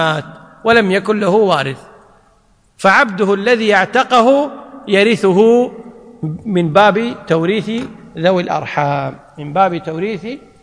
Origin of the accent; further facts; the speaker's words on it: Kuwait; الحين عندنا بالكويت لما كان هناك عبيد موجودين